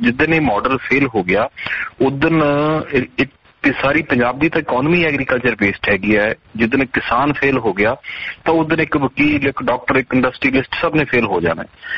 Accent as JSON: {"language": "Punjabi", "town": "Songarh Ratte Wala", "region": "Punjab", "country": "India", "tie": "born or raised there", "said": "ਮੇਰਾ ਪਿੰਡ ਹੈਗਾ ਜੀ ਮੁਕਤਸਰ ਤੋਂ 22 ਕਿਲੋਮੀਟਰ ਸਾਈਡ ਤੇ ਸੋਨਗੜ੍ਹ ਰੱਤੇ ਵਾਲਾ।"}